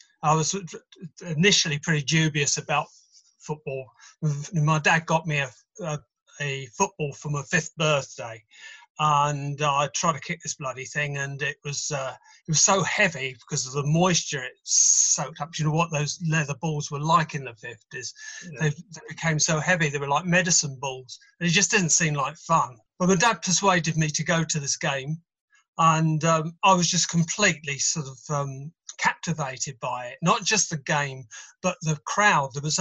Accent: Hastings, South East England, United Kingdom; also born or lived in Windsor; I was born in Hastings, but I lived for 7 years on the Netherfield Council Estate, which is just outside Battle.

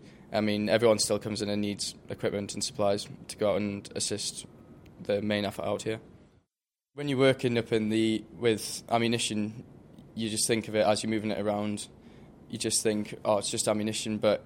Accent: Whitley Bay, North East England, United Kingdom; I'm 19 years old. I'm from Whitley Bay.

